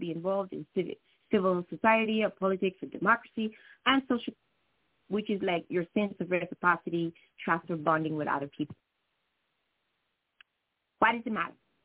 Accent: Missouri, United States; And I will tell you that I grew up in Missouri, so this one really kind of hit home for me.

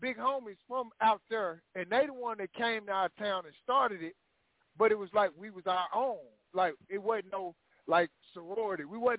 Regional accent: Little Rock, Arkansas, United States; This how I was from Little Rock.

